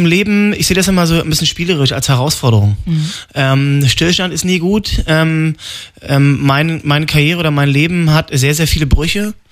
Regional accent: Brandenburg, Germany; Ja, ich bin in der Lausitz aufgewachsen in Brandenburg und bin dann mit 13 auf die Lausitzer Sportschule in Cottbus aufgenommen worden.

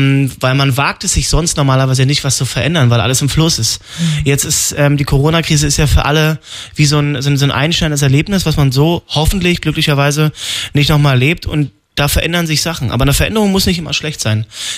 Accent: Brandenburg, Germany; Ja, ich bin in der Lausitz aufgewachsen in Brandenburg und bin dann mit 13 auf die Lausitzer Sportschule in Cottbus aufgenommen worden.

